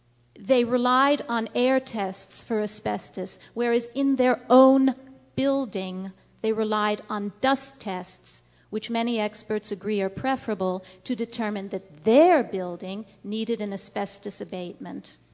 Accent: New York, United States; As a New Yorker, I'd like to make this final comment.

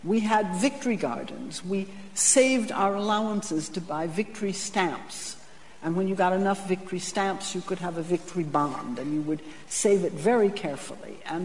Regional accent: United States; Look, I mean, when I was growing up in the United States, the top tax rate was 90%, and that was under a Republican president.

